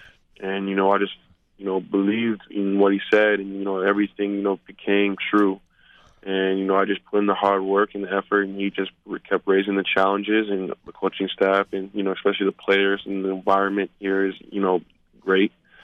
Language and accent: English; Mississauga, Ontario, Canada; I was here in Canada, you know, my hometown, Mississauga.